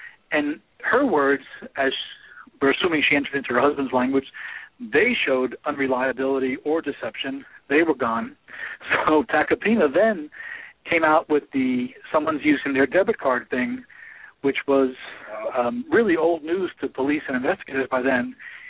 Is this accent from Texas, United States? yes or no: no; New York, United States; I'm from New York and know some of the Wild Bill stories